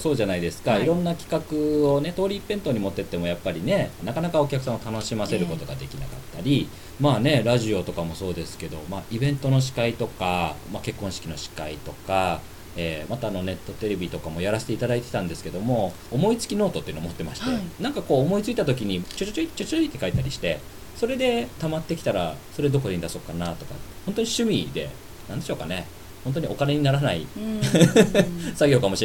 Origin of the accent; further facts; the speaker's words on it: Nerima, Tokyo, Japan; 実際にね、僕が生まれ育った時は大根やってるとこってあんまないんですよ。逆にキャベツなんですよ